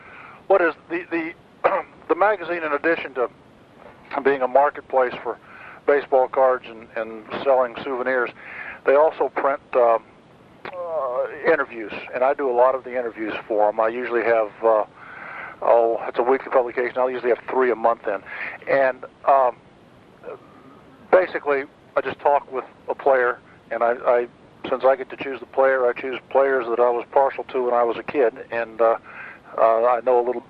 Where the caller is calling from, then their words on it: Lexington, Kentucky, United States; Lexington, Kentucky.